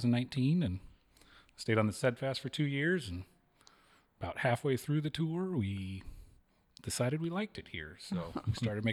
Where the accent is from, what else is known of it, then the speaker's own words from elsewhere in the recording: Bellflower, California, United States; So I grew up in Southern California, a town called Bellflower, which is right outside of Long Beach.